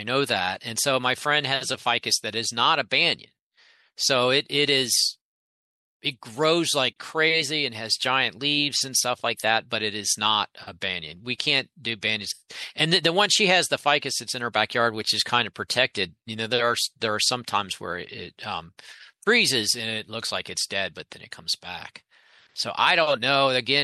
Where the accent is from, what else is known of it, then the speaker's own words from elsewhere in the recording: Gainesville, United States; when I grew up in Gainesville, and that's kind of the way I remembered azaleas.